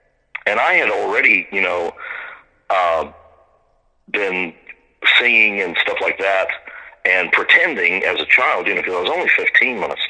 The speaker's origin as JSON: {"language": "English", "town": "Middletown", "region": "Ohio", "country": "United States", "tie": "born or raised there", "said": "Yeah, because I grew up in Middletown, Ohio"}